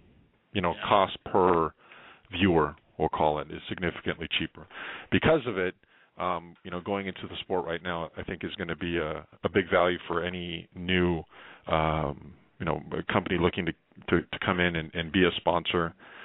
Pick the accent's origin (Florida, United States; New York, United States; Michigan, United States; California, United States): California, United States; Monterey Park; when I was a little kid, I grew up in Monterey Park, California, just a working class neighborhood.